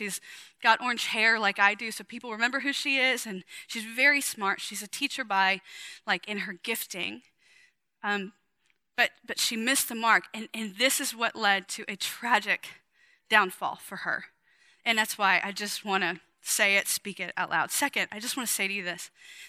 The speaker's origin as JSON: {"language": "English", "region": "the South", "country": "United States", "said": "Even if it's superficial, and I'm from the South where we can just lie about everything, you know, and do it really well."}